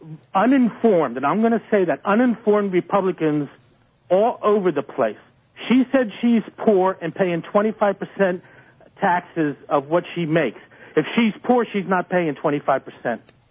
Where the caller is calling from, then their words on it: Tampa, Florida, United States; from Tampa.